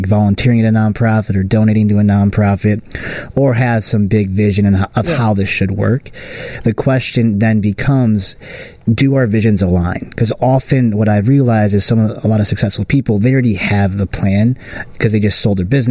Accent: Wilmette, Illinois, United States; But I think growing up in Wilmette, I did experience some friends of families and whatever that were ultra wealthy.

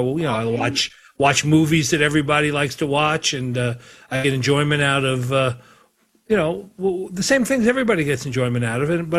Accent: New York, United States; born there; in New York where I was born and in Europe where my, you know, ancestors came from, that I feel some sense of belonging in a weird way.

